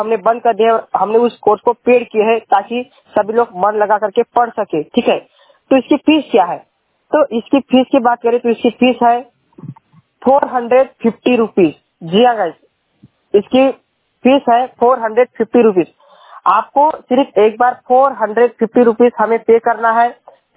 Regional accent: Nagpur, Maharashtra, India; और मैं नागपुर महाराष्ट्र से हूँ।

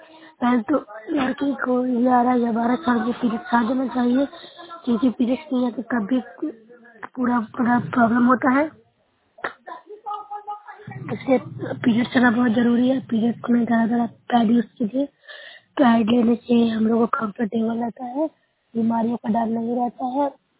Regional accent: Noorsarai, Bihar, India; मैं नूरसरा प्रखंड से हूँ, जिला नालंदा से बोल रही हूँ।

